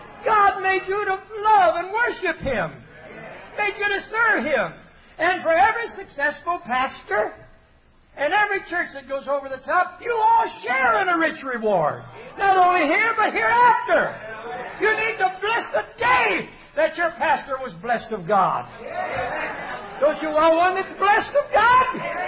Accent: United States; born there; But I was born in America.

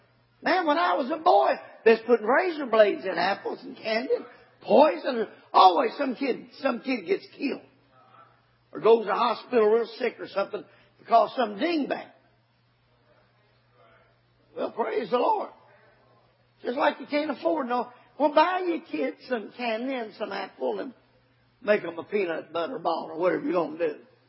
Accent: Morton's Gap, Kentucky, United States; And I was from Kentucky, and I didn't understand.

